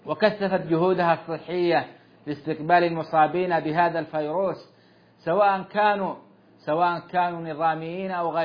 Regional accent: Saudi Arabia

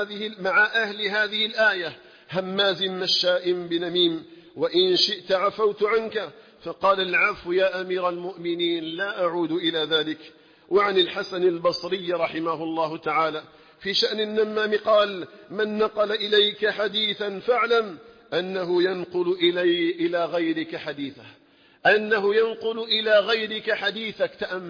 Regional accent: Algeria; اللهم اجعل بلدنا الجزائر آمنا مطمئنا

